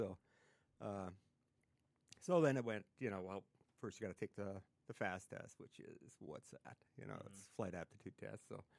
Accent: Glendale, United States; Well, originally I'm from Glendale. We're a small farm north of there. And grew up there, went to high school in Glendale.

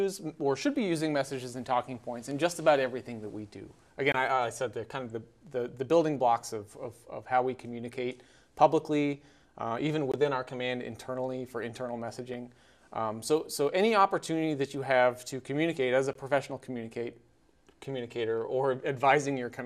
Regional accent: South Carolina, United States; Sure, I'll start. I grew up in South Carolina, enlisted in the Navy in 2012 as a mass communication specialist

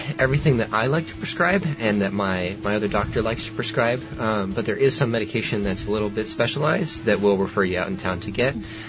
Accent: United States; now in Spain; So technically we're not supposed to, me being the American vet, is not supposed to mess with them.

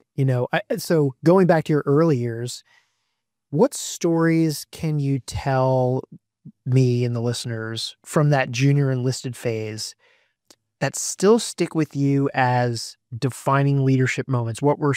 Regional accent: New Jersey, United States; I'm from New Jersey originally, too.

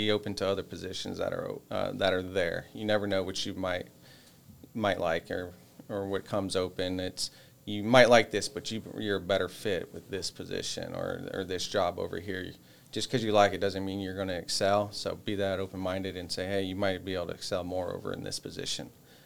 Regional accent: Florida, United States; moved away; I moved up here back in 2020. I'm originally from Florida, so I joined the Florida Guard.

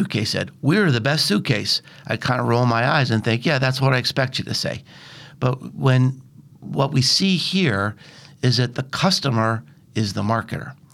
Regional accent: United States; And as an American, I love being in a place like this.

